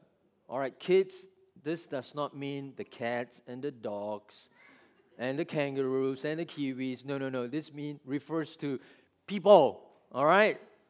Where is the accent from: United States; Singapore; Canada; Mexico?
Singapore; I was away from Singapore for almost 20 years, and when I went back to settle my wife and my daughter back in Singapore so my daughter can go to school, I went back to our home church.